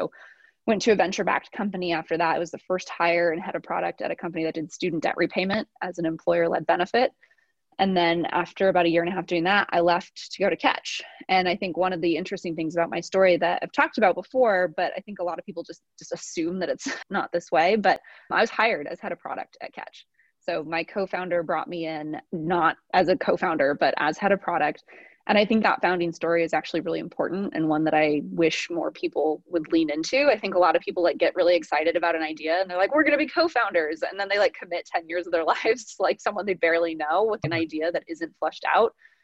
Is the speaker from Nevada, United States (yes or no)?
yes; Reno, Nevada, United States; So actually being born and raised in Reno, Nevada is probably a part of that. I'm first gen college.